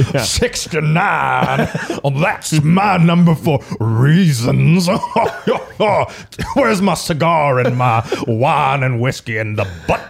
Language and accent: English; United States; a Korean American, because I'm not from Korea, but I'm very Korean culturally.